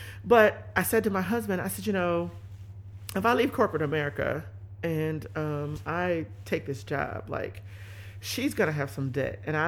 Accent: Dayton, Ohio, United States; also born or lived in Pennsylvania; now in Cleveland, United States; I'm not from Cleveland. And so I was recruited to come here to work at Case. So I came from central Pennsylvania. I grew up in Dayton, Ohio, about 3 hours down the road.

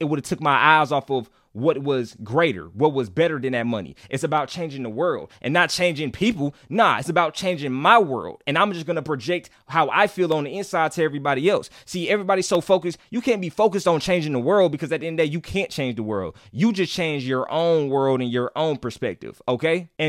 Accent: North Carolina, United States; Now, for y'all that know me, I'm from North Carolina.

